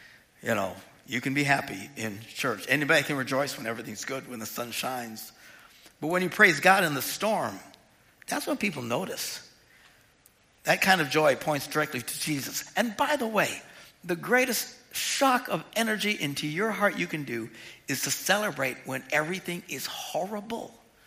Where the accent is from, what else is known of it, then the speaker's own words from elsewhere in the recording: Wisconsin, United States; You know, we're all from Wisconsin, but most people in Wisconsin come from very conservative religious expressions, you know.